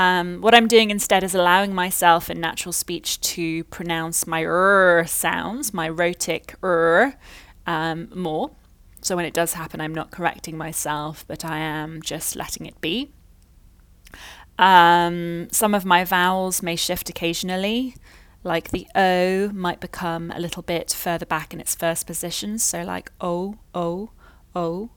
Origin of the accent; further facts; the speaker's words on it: Canada; as a Canadian living in Canada, but with a British passport and a British identity also